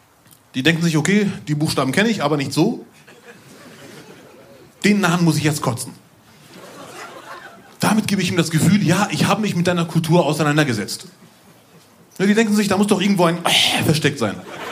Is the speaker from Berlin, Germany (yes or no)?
no; Bielefeld, North Rhine-Westphalia, Germany; now in Bochum, Germany; In Bielefeld, ich bin ja eigentlich Bielefelder, bin irgendwann nach Bochum gezogen.